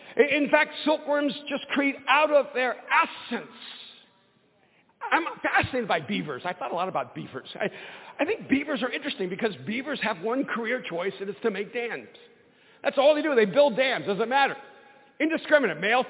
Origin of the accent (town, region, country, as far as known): El Salvador